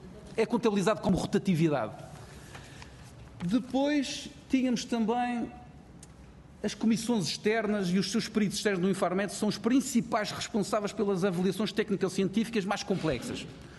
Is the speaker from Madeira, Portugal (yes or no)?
yes; Madeira, Portugal; E eu digo Madeira porque eu sou da Madeira.